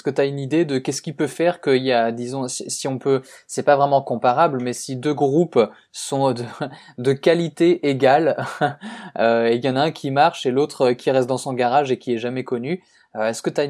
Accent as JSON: {"language": "French", "town": "Strasbourg", "region": "Grand Est", "country": "France", "said": "qui est à Strasbourg, là d'où je viens"}